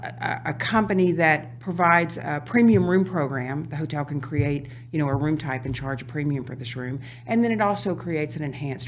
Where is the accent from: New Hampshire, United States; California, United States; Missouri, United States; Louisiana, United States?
Louisiana, United States; New Orleans; Well, I'm from New Orleans. It's Fat Tuesday.